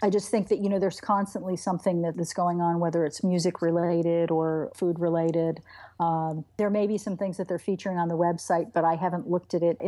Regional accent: Philadelphia, Pennsylvania, United States; as you know, I'm from Philadelphia. There's certain etiquette that goes with cheesesteaks.

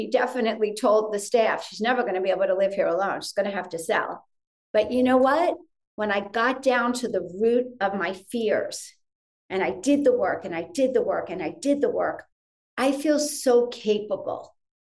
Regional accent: Teaneck, New Jersey, United States; born there; Yeah, Teaneck. I was born in Holy Name Hospital.

